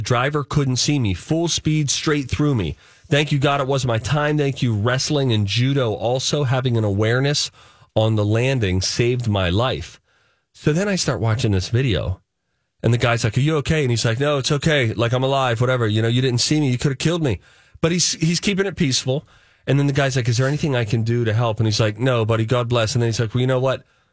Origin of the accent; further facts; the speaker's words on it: Ireland; I am Irish.